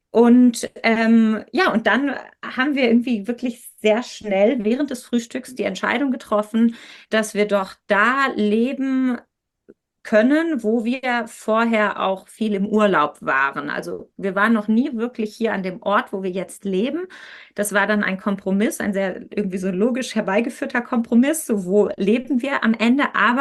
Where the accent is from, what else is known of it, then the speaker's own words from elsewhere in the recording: Lower Saxony, Germany; Ich komme aus dem Osnabrücker Land